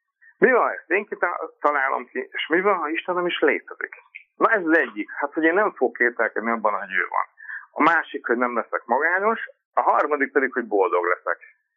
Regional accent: Szekszárd, Tolna, Hungary; Szekszárdon, én szekszárdi vagyok

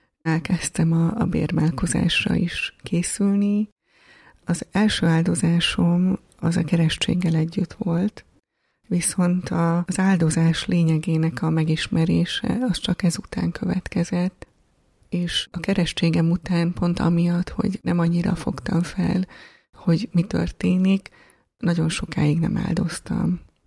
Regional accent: Gyula, Békés, Hungary; born there; Gyulán születtem, a szüleim elváltak, és mindketten újraházasodtak

